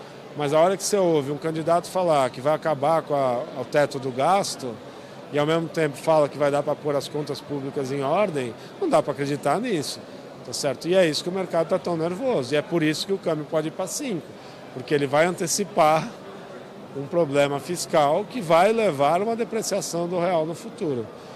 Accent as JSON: {"language": "Portuguese", "country": "Brazil", "said": "Como brasileiro, eu acho das piores coisas que eu estou vivendo."}